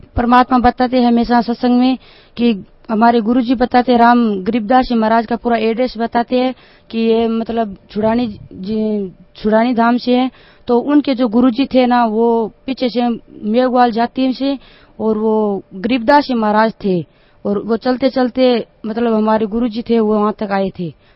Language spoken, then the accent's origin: Hindi; Bigga, Rajasthan, India; हमारे गांव बिग्गा है जिसमें लोक देवता बिग्गो जी बहुत बड़े हैं